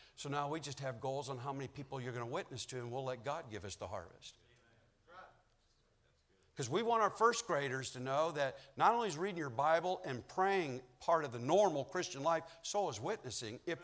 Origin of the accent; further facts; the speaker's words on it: Chicago, Illinois, United States; from the South Side of Chicago.